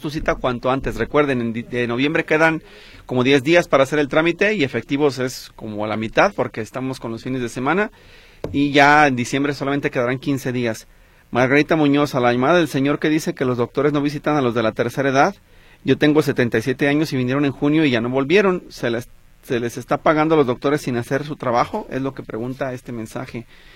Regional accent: Guadalajara, Jalisco, Mexico; yo fui a Tlaquepaque, soy de Guadalajara, porque ese día andaba por el rumbo

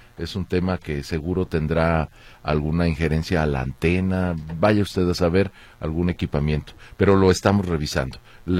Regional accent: Mexico; como aficionado, porque sí me gusta el fútbol, como mexicano, pues yo lo veo ganable

